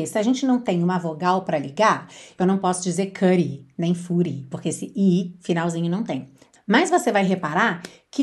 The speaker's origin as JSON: {"language": "Portuguese", "region": "Rio de Janeiro", "country": "Brazil", "said": "Que o carioca, eu falo por experiência, porque sou carioca, a gente tem uma tendência a alongar essa última sílaba"}